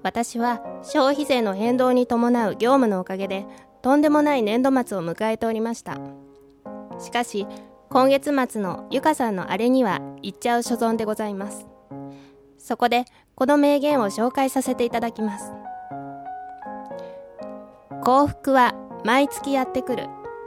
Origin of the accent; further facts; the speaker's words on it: Nagasaki, Japan; accent: Nagasaki; なんだかこう普段の会話の方がたまに長崎弁が出たりとかして、はい、長崎弁面白かですぜひ皆さん見に来てください。